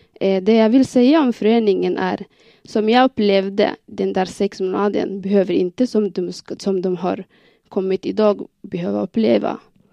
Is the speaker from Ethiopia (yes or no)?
yes; Oromia, Ethiopia; first language Oromo; Swedish is a second language; moved away as an adult; now in Sweden; Jag kommer ursprungligen från östra Etiopien i Oromo län. Mitt modersmål är oromifa. Jag talar arabiska och svenska. Vi har kommit till Sverige sedan 2004 i augusti. Då bodde vi i Husum.